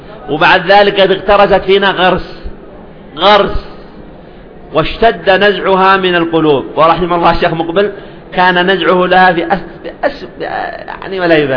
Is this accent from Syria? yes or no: no; Yemen; وألفت نظر السامع أنه في بلادنا اليمن